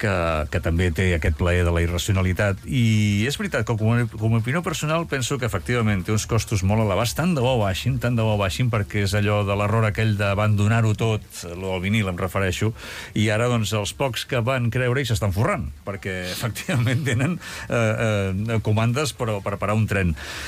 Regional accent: Moja, Catalonia, Spain; no, que jo soc de Moja

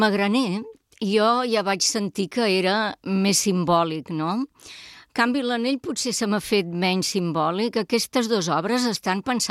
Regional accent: Paris, Île-de-France, France; Sí, jo sóc de París i, per tant, per mi m'encanta.

